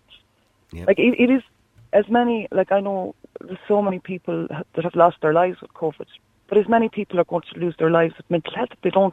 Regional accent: Ireland; I think as Irish people, we find it harder to grieve when nobody cares.

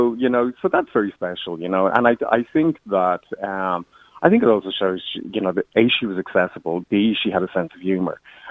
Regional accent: Ireland; I think the way we respond to Britain and the United Kingdom nowadays shows how mature we have become as a nation. It reflects on us

